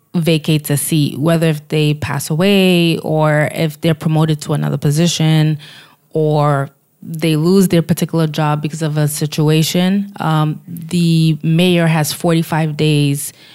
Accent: Brooklyn, New York, United States; I was born and raised in East Flatbush, Flatlands area of Brooklyn.

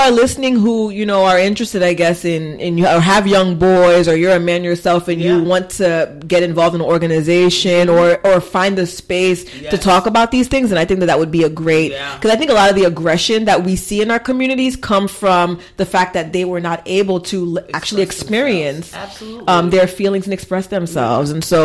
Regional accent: Haiti; being West Indian, being Haitian, domestic violence is not something you speak about.

